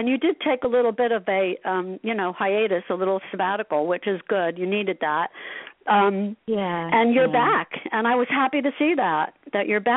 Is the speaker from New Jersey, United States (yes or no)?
yes; Asbury Park, New Jersey, United States; also born or lived in Allenhurst; I grew up in Asbury Park, and I also grew up in Allenhurst as well.